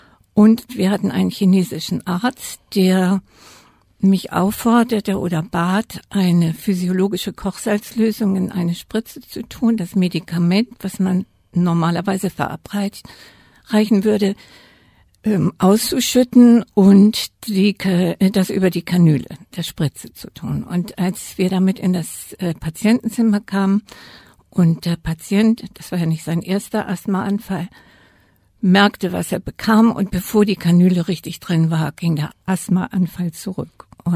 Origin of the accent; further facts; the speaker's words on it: Hamburg, Germany; also born or lived in Mecklenburg; ich bin aufgewachsen im Hamburger Westen und meine allerersten Lebensjahre habe ich in Blankenese, da wo Hamburg am schönsten ist, verbracht, weil im Krieg kamen die Leute, die Familie, nach Mecklenburg, da bin ich geboren, und nach dem Krieg kamen wir sozusagen als Flüchtlinge nach Hamburg.